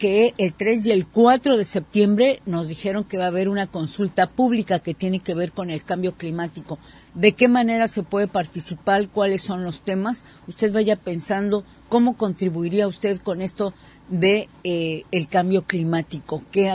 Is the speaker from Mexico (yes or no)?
yes; Mexico; que debemos de, pues como mexicanos, tomar en cuenta.